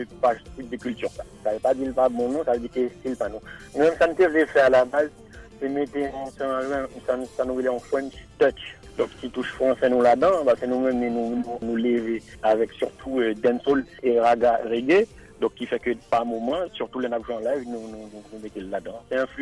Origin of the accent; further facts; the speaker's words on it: Haiti; en tant qu'haïtien, nous tout piquer dans la fête qu'on parle et nous devons tomber là-dedans.